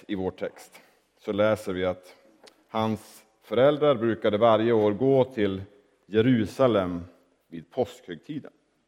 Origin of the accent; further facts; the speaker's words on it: Lycksele, Västerbotten County, Sweden; vid en sjö utanför Lycksele, den lilla stad där jag växte upp.